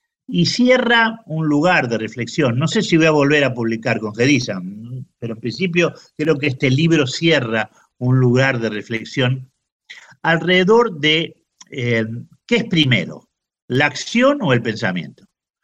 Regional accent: Argentina; now in Spain; Yo soy un poco argentina y un poco España, ¿no? Ya soy de los dos lados, esto es inevitable. Después de 45 años

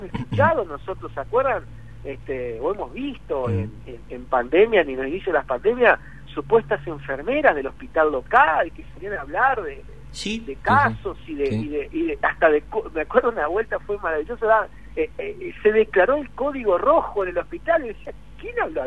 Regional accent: Argentina; Me parece fundamental que nosotros como argentinos empezamos a pensar en cómo estamos nosotros

